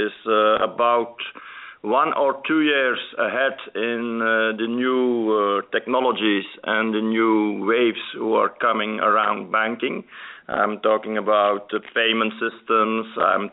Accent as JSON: {"language": "English", "town": "Mol", "region": "Flanders", "country": "Belgium", "tie": "born there", "second_language": "English", "said": "I was born in Mol, nearby Ghent in Belgium"}